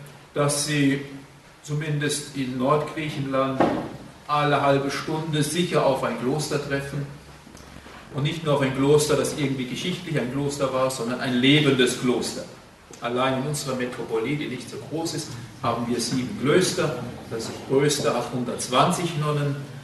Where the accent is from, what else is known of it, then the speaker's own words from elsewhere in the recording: Germany; born there; bin kein Grieche, obwohl ich da in diesem Kloster des heiligen Arsenius in Kappadokia lebe. Ich bin also in Deutschland geboren und entstamme also auch dieser Nation, diesem Volk.